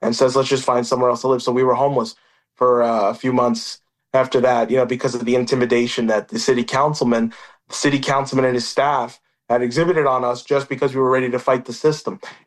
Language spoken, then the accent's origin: English; United States; We do this because we are American.